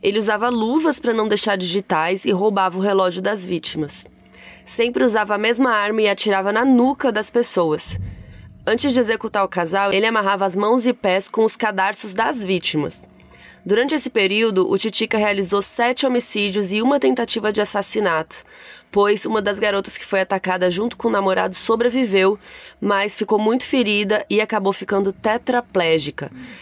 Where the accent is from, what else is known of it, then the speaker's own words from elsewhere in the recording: Rio Grande, Rio Grande do Sul, Brazil; born there; na cidade onde eu nasci. O caso aconteceu na cidade do Rio Grande, no Rio Grande do Sul, conhecida pela Praia do Cassino.